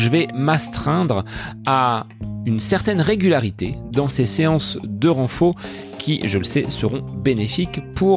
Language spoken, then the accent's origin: French; Bonneval, Centre-Val de Loire, France; dans mon village natal de Bonneval en Eure-et-Loire.